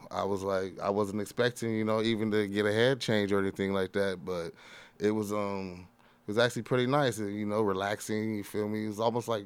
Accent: Austin, Texas, United States; I'm from Austin.

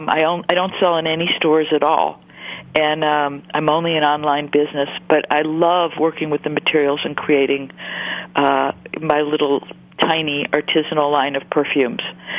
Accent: Detroit, Michigan, United States; now in Bay Area, United States; I grew up in Detroit.

